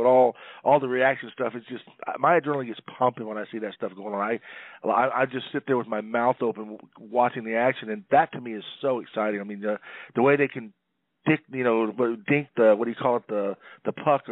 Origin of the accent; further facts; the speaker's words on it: Clearwater, Florida, United States; When I was growing up in the Clearwater Tampa area, there was a little minor league team